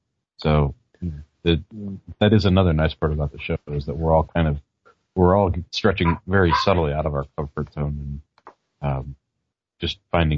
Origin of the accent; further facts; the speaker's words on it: Missouri, United States; Did I mention I was born and raised in Missouri?